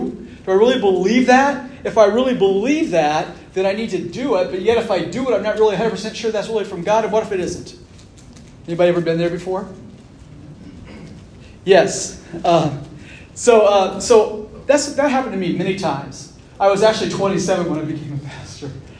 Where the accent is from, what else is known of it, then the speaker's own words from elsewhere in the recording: Kokomo, Indiana, United States; And I am from Kokomo, and I grew up in Kokomo, and I actually graduated from the real Kokomo High School.